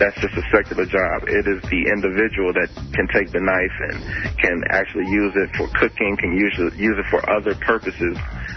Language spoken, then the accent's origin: English; Memphis, Tennessee, United States; now in Austin, United States; I'm originally from Memphis. And I live in Austin right now, and I'm contemplating on moving to Houston.